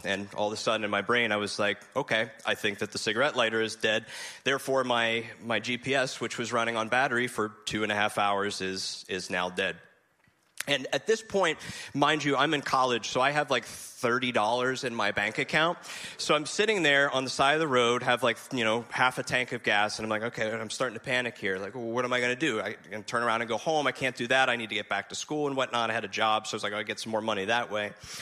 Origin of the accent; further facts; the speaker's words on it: Pittsburgh, Pennsylvania, United States; I was dating my wife, who is from here on the Eastern Shore, but I'm a transplant here. So I was from Pittsburgh.